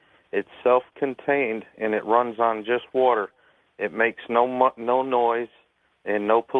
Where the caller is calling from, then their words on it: Georgia, United States; I'm calling from Georgia.